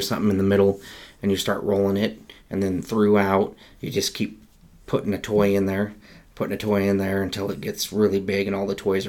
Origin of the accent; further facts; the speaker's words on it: Caldwell, United States; nowadays, you're just like, I'm from Caldwell.